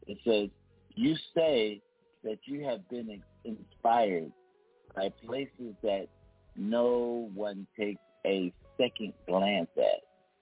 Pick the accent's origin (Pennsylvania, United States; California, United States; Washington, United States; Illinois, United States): Pennsylvania, United States; Philadelphia; because I'm from Philly. And so that's all the stuff I heard. Growing up so much, it was in the back of my head.